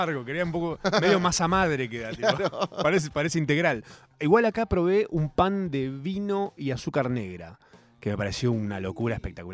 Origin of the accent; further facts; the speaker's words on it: Capilla del Monte, Córdoba, Argentina; Había un cuarzo colgando en la plaza de Capilla del Monte, de donde soy, y un día no estaba más.